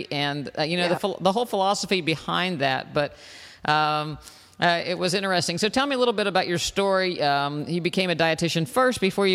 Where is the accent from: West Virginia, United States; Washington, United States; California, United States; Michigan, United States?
West Virginia, United States; I growing up in West Virginia, I did not know a vegan until I came to Florida.